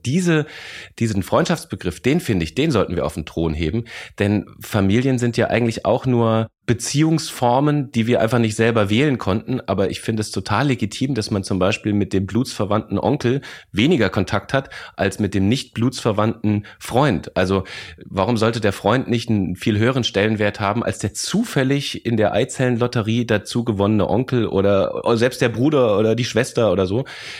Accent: Lorsch, Hesse, Germany; also born or lived in Bavaria; Und Hessen bezeichne ich bis heute als meine Heimat, vor allem Südhessen. Ich bin in Lorsch groß geworden. Wunderschöne Kleinstadt an der hessischen Bergstraße mit einem Weltkulturerbe, dem Kloster Lorsch

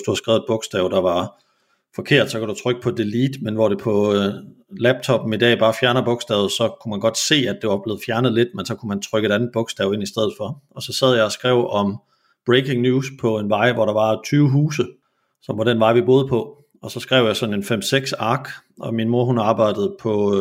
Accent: Jutland, Denmark; Altså jeg kommer fra Jylland, hvor det sådan jo, man skal ikke slå noget for højt op.

